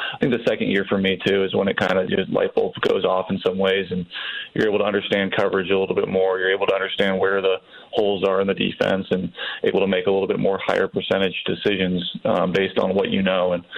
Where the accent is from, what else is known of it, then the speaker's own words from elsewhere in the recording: California, United States; I was too young to watch him play growing up in the Bay Area.